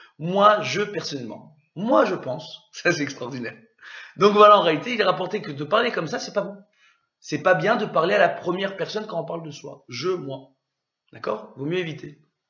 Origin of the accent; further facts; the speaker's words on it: Tunisia; je suis tunisien, mais je me soigne